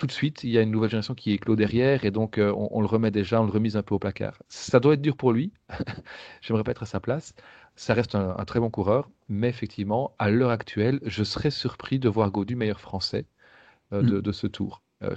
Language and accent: French; Belgium; peut-être en tant que Belges, on ne mesure pas